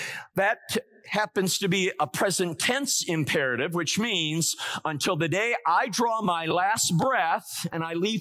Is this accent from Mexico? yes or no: no; Muskegon, Michigan, United States; I was born and raised in Muskegon, Michigan. Michigan is Dutch Reformed, and I was sprinkled as a baby.